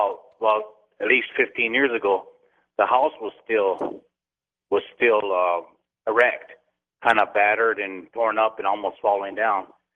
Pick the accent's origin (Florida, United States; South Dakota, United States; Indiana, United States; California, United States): South Dakota, United States; now in El Paso, United States; Well, I grew up in South Dakota, and there was a family, the Iron Hawk family, Native Americans